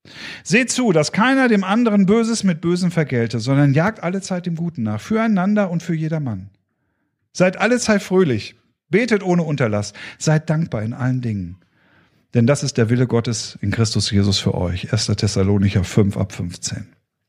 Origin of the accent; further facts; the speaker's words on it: Northern Germany, Germany; born there; aber als geborener Norddeutscher morgens noch nicht so redebereit